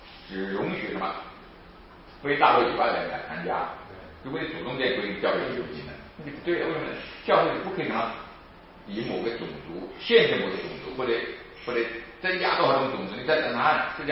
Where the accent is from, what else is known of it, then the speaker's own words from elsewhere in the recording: Wenzhou, Zhejiang, China; 就我们温州人才能代理中国的才能做代理的